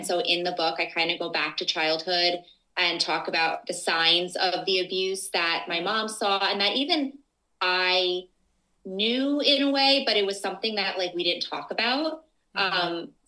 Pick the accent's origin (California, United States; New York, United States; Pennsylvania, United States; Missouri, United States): New York, United States; Well, we grew up in the Hudson Valley of New York, which is halfway between New York City and Albany.